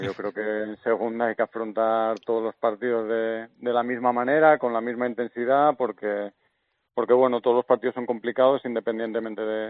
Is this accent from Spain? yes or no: yes; Salinas, Asturias, Spain; yo soy de Salinas, y empecé ahí, pero bueno, prontito ya con 10 años me fui